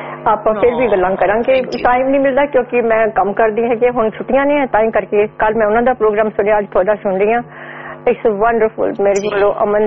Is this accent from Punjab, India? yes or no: no; Haryana, India; ਸਾਡਾ ਪਿੰਡ ਨਾ ਅੰਬਾਲੇ ਦੇ ਕੋਲ ਛੋਟਾ ਜਿਹਾ ਪਿੰਡ ਹੈਗਾ, ਕਿਉਂਕਿ ਮੇਰੇ ਬਾਪੂ ਜੀ ਆਰਮੀ ਸੀਗੇ ਤਾਂ ਉਹਨਾਂ ਨੂੰ ਰਿਟਾਇਰਮੈਂਟ ਤੋਂ ਬਾਅਦ ਗੌਰਮੈਂਟ ਵੱਲੋਂ ਕੁਛ ਇਨਾਮ ਉਹਨੂੰ ਮਿਲੇ ਸੀਗੇ, ਤਾਂ ਉੱਥੇ ਜ਼ਮੀਨ ਮਿਲੀ ਸੀ, ਤਾਂ ਅਸੀਂ ਉੱਥੇ ਸੈਟਲ ਹੋ ਗਏ, ਤੇ ਮੈਨੂੰ 2 ਸਾਲ ਪਿੰਡ ਰਹਿਣ ਦਾ ਮੌਕਾ ਮਿਲਿਆ